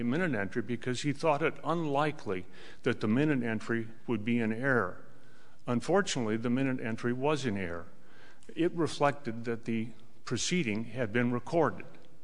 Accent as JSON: {"language": "English", "town": "Phoenix", "region": "Arizona", "country": "United States", "said": "I'm an attorney from Phoenix, Arizona. I like the weather here"}